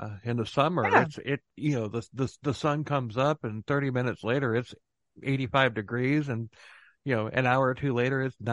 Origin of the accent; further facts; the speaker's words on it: Florida, United States; obviously we're from Florida and everything